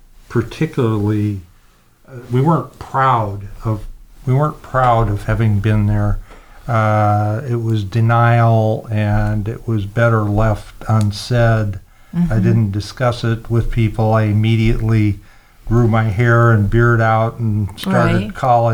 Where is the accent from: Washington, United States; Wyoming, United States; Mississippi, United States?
Washington, United States; Seattle; Here I was from Seattle, you know, so I was used to cold, wet climate.